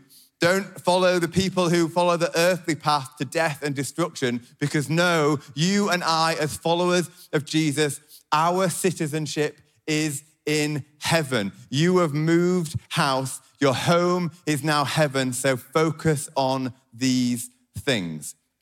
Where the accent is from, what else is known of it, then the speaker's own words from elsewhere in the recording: Yorkshire and the Humber, United Kingdom; accent: Yorkshire; Doesn't take long for someone to notice my beautiful Yorkshire accent and to notice that I'm not from around here. When I go about my life, my accent is a sign of where I am from.